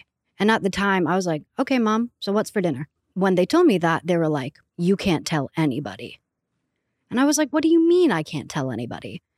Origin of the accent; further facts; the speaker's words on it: Toronto, Ontario, Canada; born there; Well, my story starts at birth. I was born in Toronto, Canada, to a mother who was an addict and an alcoholic.